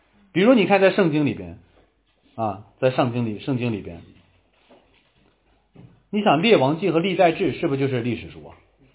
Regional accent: Shanxi, China; 比如说在说我老家的事儿呢啊，就是在1930年的四月份的时候，我们山西那个军阀

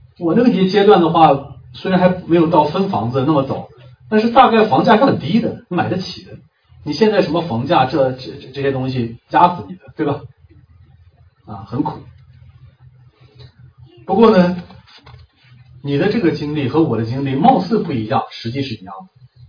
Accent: China; 你我都是中国人。

